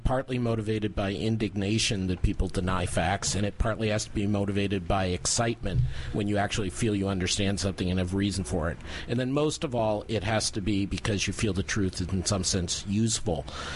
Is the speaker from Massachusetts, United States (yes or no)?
yes; Massachusetts, United States; I grew up outside Boston